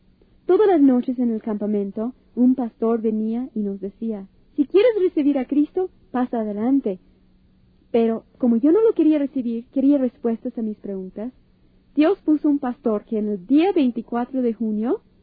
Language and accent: Spanish; Los Angeles, California, United States; born there; Yo siendo judía, pues nací en Los Ángeles, California. No todo aquel que es judío nace en Israel, estamos por toda la tierra. Y en Los Ángeles, la mayoría de judíos no aprendemos el hebreo, pero algunas cosas sí sabemos.